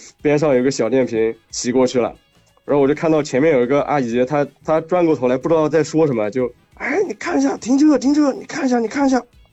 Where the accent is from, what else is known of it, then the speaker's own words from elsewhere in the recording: Kunming, Yunnan, China; 我都是昆明人了怎么可能还是少数民族啊